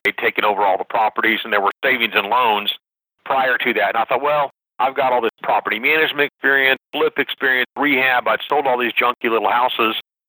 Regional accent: San Antonio, Texas, United States; So I grew up in San Antonio, Texas, went to Texas A&M University.

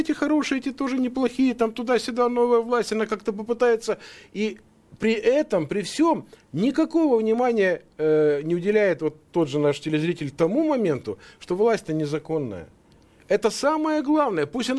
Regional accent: Odesa, Odesa Oblast, Ukraine; Да, вот я одессит, Крым.

